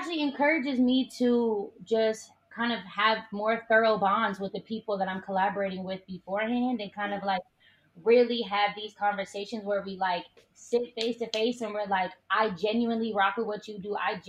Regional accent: Oakland, California, United States; This is the girl for me growing up in Oakland.

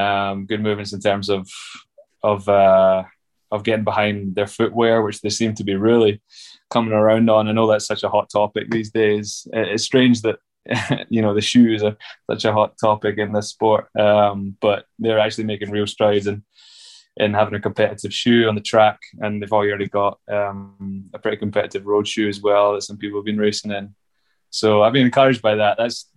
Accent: Glasgow, Scotland, United Kingdom; now in Flagstaff, United States; You see, in complete contrast to growing up in Glasgow, you see the sun every day. You don't see the sun at all in the winter in Glasgow.

